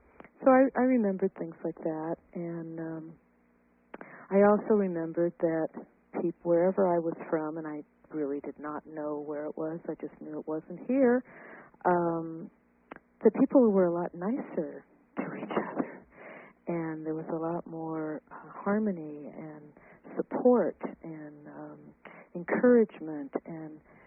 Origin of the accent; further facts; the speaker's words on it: Los Angeles, California, United States; born there; I was born in Los Angeles, which I always like referring to as the City of the Angels